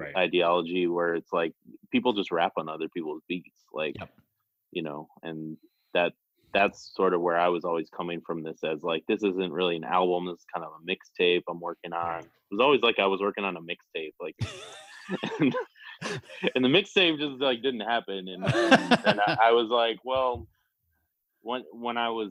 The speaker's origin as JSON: {"language": "English", "town": "Dodgeville", "region": "Wisconsin", "country": "United States", "tie": "born or raised there", "said": "Well, I grew up in Dodgeville, Wisconsin."}